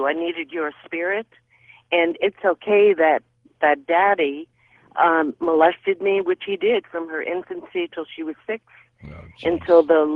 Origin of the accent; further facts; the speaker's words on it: New York, United States; I'm from New York originally